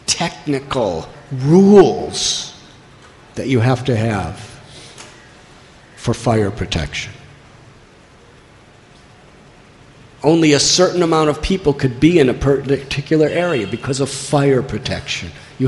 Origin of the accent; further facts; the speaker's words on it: Chicago, Illinois, United States; I'm from Chicago. In the 1800s, there was the Great Chicago Fire.